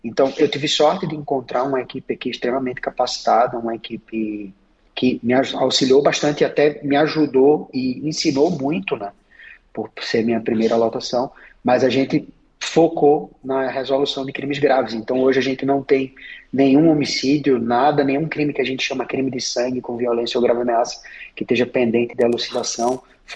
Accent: Recife, Pernambuco, Brazil; moved away; eu sou de Recife, né? Sou de uma capital, então aqui eu estou bastante longe de vários amigos, da minha família, e estou em uma cidade bem menor do que a que eu nasci e fui criado, né?

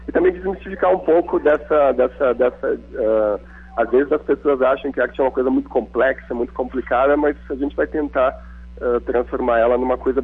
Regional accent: Brazil; o carnaval é a síntese mesmo da nossa linguagem visual, né, enquanto brasileiro

